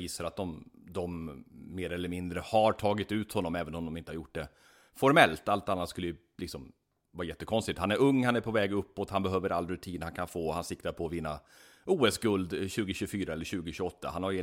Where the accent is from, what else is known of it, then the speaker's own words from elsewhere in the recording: Karlstad, Värmland, Sweden; om jag råkar vara hemma i Karlstad igen.